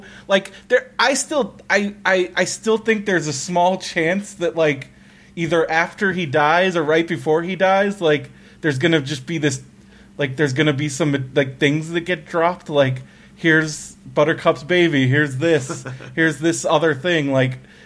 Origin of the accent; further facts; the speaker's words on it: California, United States; I grew up in California, so basements to me were like fascinating.